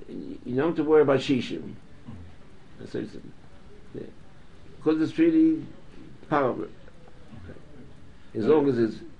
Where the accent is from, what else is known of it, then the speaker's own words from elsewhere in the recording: New York City, New York, United States; I grew up on the Lower East Side. I don't know of a single family that didn't have that menu for Thursday night.